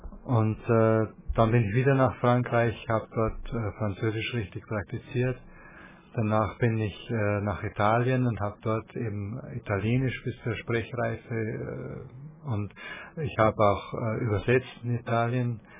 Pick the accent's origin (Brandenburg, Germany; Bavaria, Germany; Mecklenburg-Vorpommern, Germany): Bavaria, Germany; zu Hause bin ich in Oberbayern an dem Eck, das ganz nah an Salzburg ist.